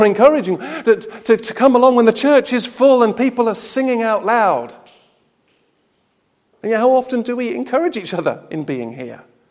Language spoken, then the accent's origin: English; United Kingdom; we're British for a start, so we don't do that sort of thing.